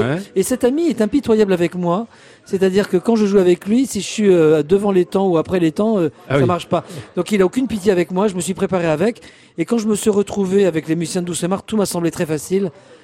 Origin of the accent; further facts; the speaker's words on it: France; en tant que Français